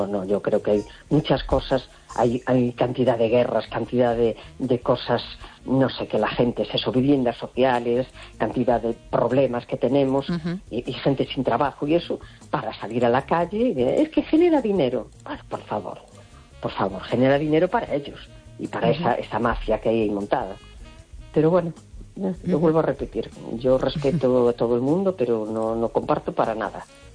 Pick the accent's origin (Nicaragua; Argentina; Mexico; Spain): Spain; born there; Y soy española porque nací aquí.